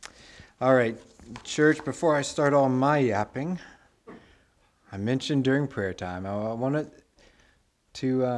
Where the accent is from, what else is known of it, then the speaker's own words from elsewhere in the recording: Tyler, Texas, United States; Tommy, Barbara, Manny, they come from my hometown of Tyler, Texas.